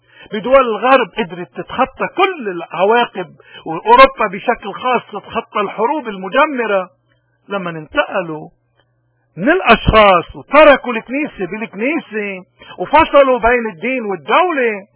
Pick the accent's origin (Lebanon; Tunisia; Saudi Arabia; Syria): Lebanon; من هون نحن كلبنانيين من كل الفئات بدنا نحترم ذاتنا، نحترم تاريخنا،